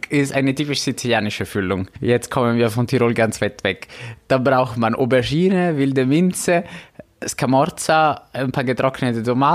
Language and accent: German; Italy; German is a second language; heute haben wir einen Kochkurs für mich als Italiener der besonderen Art durchgeführt